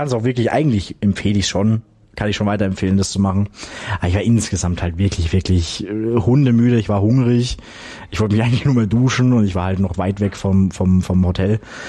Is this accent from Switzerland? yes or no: no; Graz, Styria, Austria; Ja, ich bin in Graz aufgewachsen. Ich wohne aktuell nicht mehr dort, aber würde schon eigentlich ganz gerne mal wieder hinziehen.